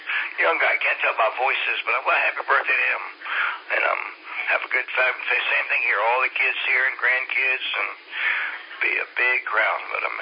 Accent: Virginia, United States; My friend from Canada talks about growing up seeing them, and I'm from Virginia. I'd never seen them that far south

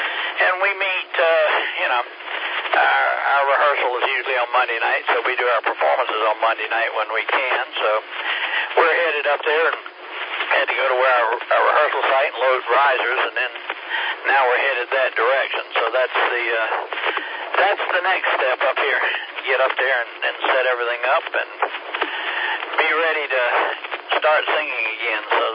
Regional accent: Lakeland, Florida, United States; born there; I was originally born in Lakeland down that way, so I live, know where that is.

